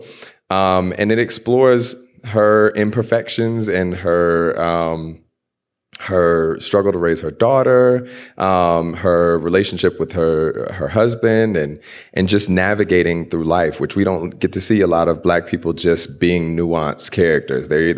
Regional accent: Houston, Texas, United States; The last slaves were in Galveston, which is right outside of where I grew up in Houston.

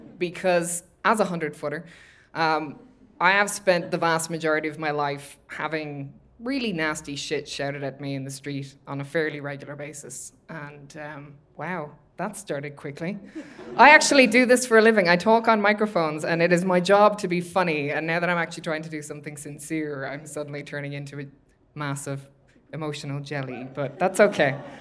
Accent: Ireland; growing up in Ireland

